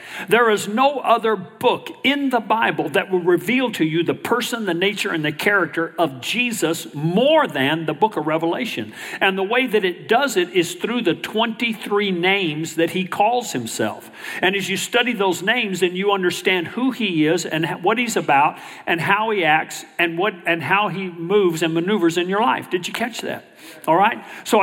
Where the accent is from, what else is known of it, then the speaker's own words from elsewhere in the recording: Texas, United States; You know, we always remember, I'm from Texas, and we pray a little different.